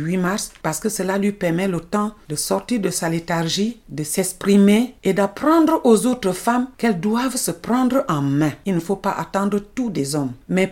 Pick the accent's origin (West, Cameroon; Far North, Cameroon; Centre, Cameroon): Centre, Cameroon; je suis originaire du Mbam et Inubu, parce que notre département était très grand, il a été éclaté en deux.